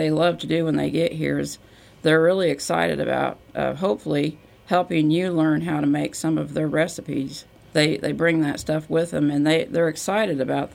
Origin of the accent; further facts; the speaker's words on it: Bloomington, Indiana, United States; now in Danville, United States; Well, I'm originally from Bloomington, Indiana, and I was a ISE student rep in Bloomington for several years. And then I remarried and relocated to Danville.